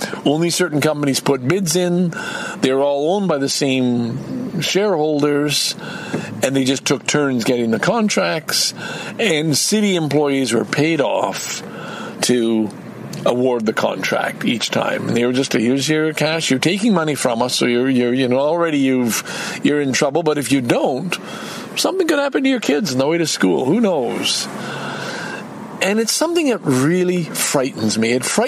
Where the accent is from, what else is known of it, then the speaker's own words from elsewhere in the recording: Montreal, Quebec, Canada; even if you're not from Montreal, it appeals to me more because I am from Montreal.